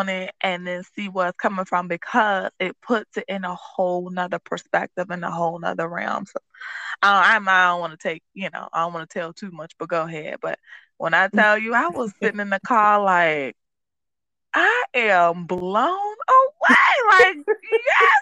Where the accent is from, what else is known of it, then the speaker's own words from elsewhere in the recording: Florida, United States; I am from Florida, but I was kind of on the sidelines looking at his face